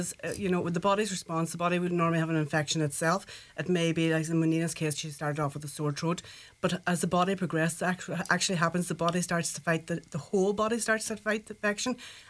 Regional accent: Ireland; One of the questions I suppose we don't ask, because we're Irish and we don't like asking these questions

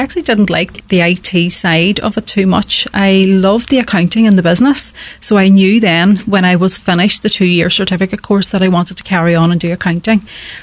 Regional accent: Convoy, County Donegal, Ireland; born and bred in Convoy. Went to school, St. Bridget's National School, and then carried on to the Dale College in Raphoe. I was there until 17

